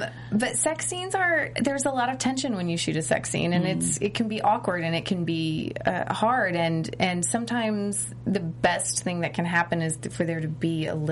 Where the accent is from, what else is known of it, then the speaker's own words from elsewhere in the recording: Tennessee, United States; Well, I'm from Tennessee, so.